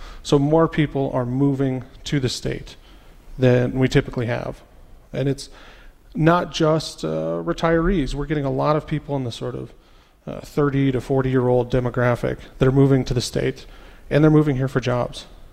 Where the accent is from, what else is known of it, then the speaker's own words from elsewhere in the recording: South Dakota, United States; I grew up in South Dakota. I have real ties to the area and wanted to come back for a while.